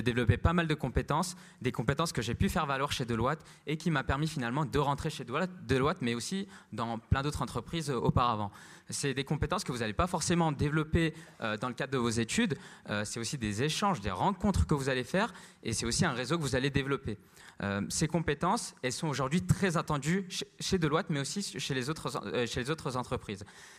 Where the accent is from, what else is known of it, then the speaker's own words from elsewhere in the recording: Aubervilliers, Île-de-France, France; moi j'ai grandi à Aubervilliers, c'est une banlieue parisienne.